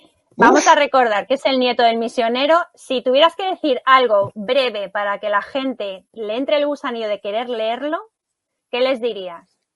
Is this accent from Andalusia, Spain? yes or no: no; Madrid, Community of Madrid, Spain; born there; accent: Canarian; now in Fuerteventura, Spain; aunque yo no soy nacida en Canarias por el acento tan marcado canario que tengo, que siempre lo digo, nací en Madrid y soy hija adoptiva totalmente ya de Fuerteventura